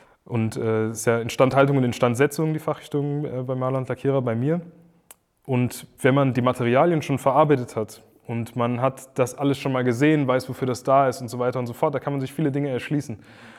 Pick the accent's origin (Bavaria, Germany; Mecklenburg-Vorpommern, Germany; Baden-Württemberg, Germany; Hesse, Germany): Hesse, Germany; Giessen; Also ich komme ja aus Gießen.